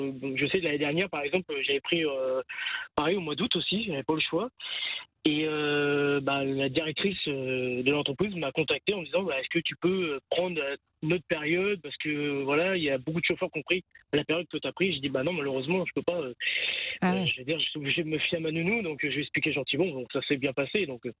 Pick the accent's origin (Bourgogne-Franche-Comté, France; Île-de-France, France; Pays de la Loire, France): Pays de la Loire, France; Angers; je reprends une autre remorque que je dois redescendre à Angers, parce que moi, je viens d'Angers